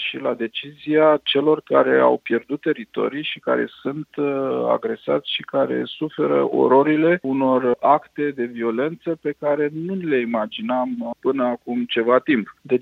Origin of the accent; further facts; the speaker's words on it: Romania; iar noi, ca români avem dorința și încercăm să promovăm și să încurajăm discuții care să vizeze Marea Neagră